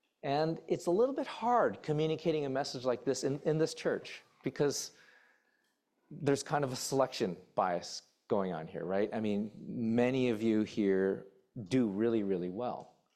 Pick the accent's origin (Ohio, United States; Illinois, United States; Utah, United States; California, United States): Illinois, United States; Chicago; now in Pittsburgh, United States; yeah, I'm from Chicago, and the Bears traded Justin Fields to the Pittsburgh Steelers for a 6th-round draft pick. I'm living here in Pittsburgh